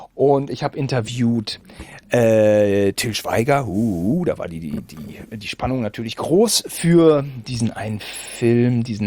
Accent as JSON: {"language": "German", "town": "Bielefeld", "region": "North Rhine-Westphalia", "country": "Germany", "said": "Nun gut, wir kommen aus Bielefeld-Gütersloh."}